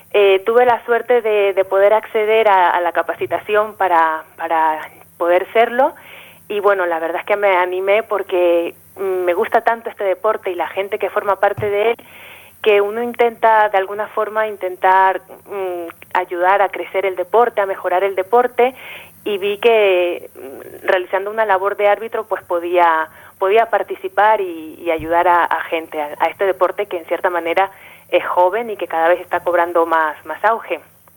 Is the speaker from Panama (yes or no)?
yes; Panama; now in Spain; Yo soy panameña y vivo en España desde hace 15 años.